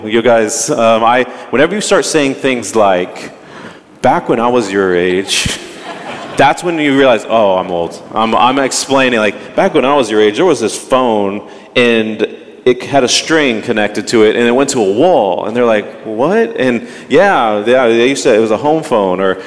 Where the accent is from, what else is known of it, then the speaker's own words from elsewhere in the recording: Dallas, Texas, United States; now in Nashville, United States; I live in Nashville, but I'm originally from Dallas.